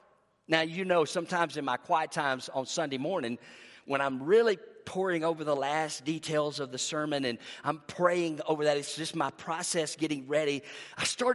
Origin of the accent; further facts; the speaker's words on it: Alabama, United States; When I came here from Alabama, I was like, really?